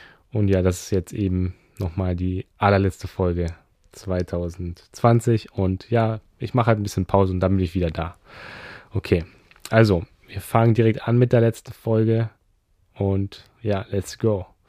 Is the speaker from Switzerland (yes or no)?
no; Germany; weil ja, wir als Deutsche ja auch relativ vergleichsweise gut Englisch können.